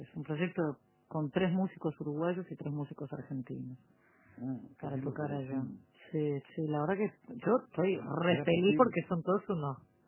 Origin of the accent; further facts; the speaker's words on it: Galicia, Spain; yo soy gallega, del Valle del Loro, como era mi abuelo.